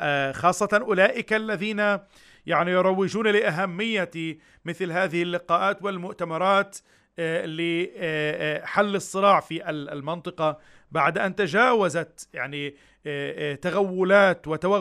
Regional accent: Palestine; في الوقت الذي ندعي نحن كفلسطينيين أننا نرفض كل أشكال التطبيع

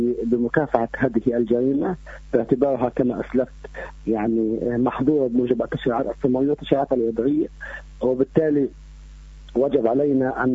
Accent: Palestine; نكون كفلسطينيين عانينا من التعذيب من قبل الاحتلال الإسرائيلي

